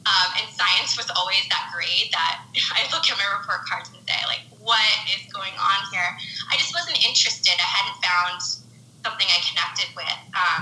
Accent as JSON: {"language": "English", "town": "San Diego", "region": "California", "country": "United States", "tie": "born or raised there", "also_born_or_lived": "Los Angeles", "said": "I'm from Los Angeles originally, grew up in San Diego, and then came back to LA for college and adult life, and I've stayed here ever since."}